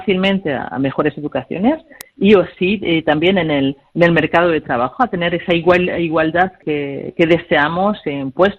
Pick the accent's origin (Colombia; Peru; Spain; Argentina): Spain; now in France